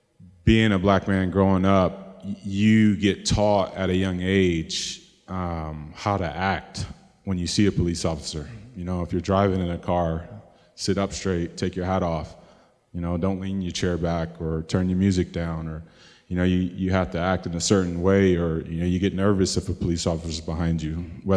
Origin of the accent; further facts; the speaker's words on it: Syracuse, New York, United States; And so growing up in Syracuse, New York, playing sports helped kind of keep me away from what was actually going on.